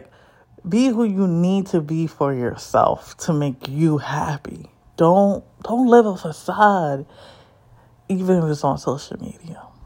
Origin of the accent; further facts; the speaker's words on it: New York, United States; especially being a New Yorker.